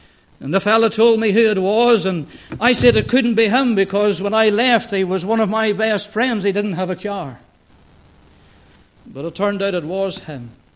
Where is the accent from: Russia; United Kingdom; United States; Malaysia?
United Kingdom; Moneymore, Northern Ireland; Well, I was born and reared in Moneymore.